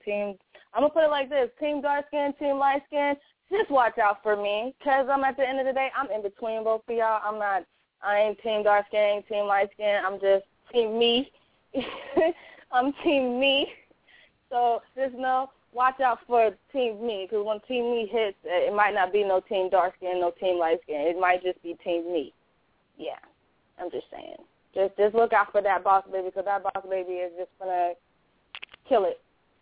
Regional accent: Miami, Florida, United States; also born or lived in Jamaica; Cause I am from Miami. Yes, I was born in Jamaica, you know, but I was born and raised in Miami, so I am a Miamian.

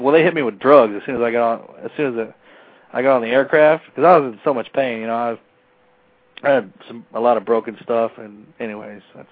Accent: Huntsville, Texas, United States; A little town in East Texas.

